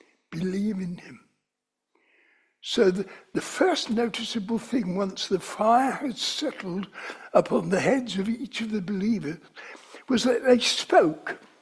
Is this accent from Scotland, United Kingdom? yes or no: no; London, United Kingdom; accent: London; Everybody would know that I'm a Londoner. If I go to Zambia, I'm ashamed of my London accent